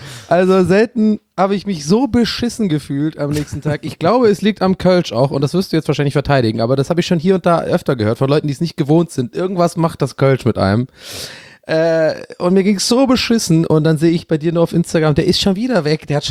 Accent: Ireland; German is a second language; Ich meine, ich bin ja Ire durch und durch und das, was man uns nachsagt, das stimmt auch.

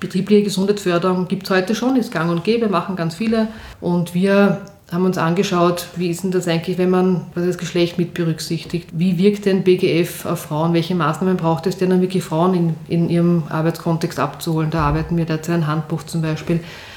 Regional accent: Vienna, Austria; ich bin in Wien aufgewachsen, in Atzgersdorf, und bin jeden Tag mit der Schnellbahn zum Matzensdorfer Platz gefahren, weil dort war meine Schule.

